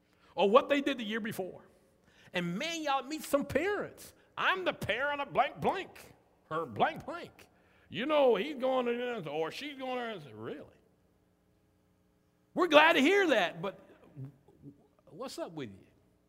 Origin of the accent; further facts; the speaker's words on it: Hattiesburg, Mississippi, United States; We're from Hattiesburg, Mississippi.